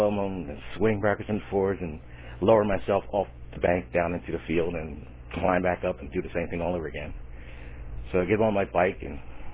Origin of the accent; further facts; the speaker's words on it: Bristol, New Jersey, United States; born there; I was born in Bristol, New Jersey. It's about, back in 1949.